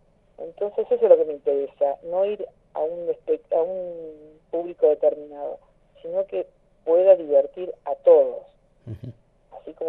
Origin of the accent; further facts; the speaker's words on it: Río Gallegos, Santa Cruz, Argentina; yo soy de Río Gallegos y irme no me cuesta